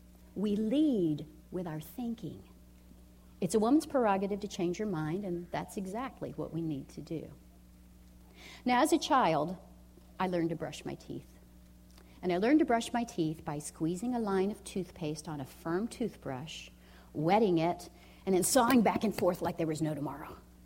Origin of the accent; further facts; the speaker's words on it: Huntsville, Alabama, United States; we worked in a state-run group home in my hometown of Huntsville, Alabama